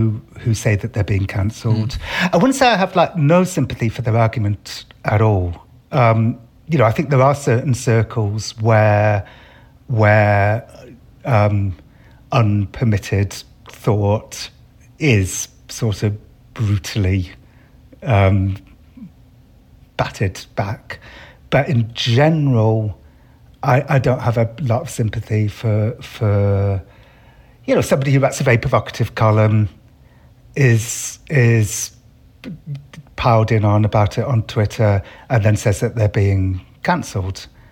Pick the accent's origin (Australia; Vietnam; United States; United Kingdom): United Kingdom; I come from Britain where the media is incredibly adversarial and oppositional.